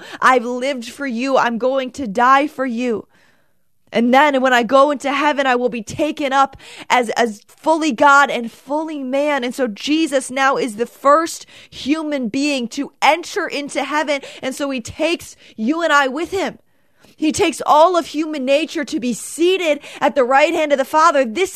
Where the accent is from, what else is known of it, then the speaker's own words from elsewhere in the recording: Ann Arbor, Michigan, United States; now in Plymouth, United States; I live in a house in Plymouth, Michigan, but I grew up in Ann Arbor, and my parents still live in my childhood home.